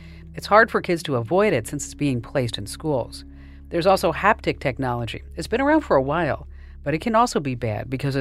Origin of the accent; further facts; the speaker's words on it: Arizona, United States; And we're talking about my home state now, Arizona.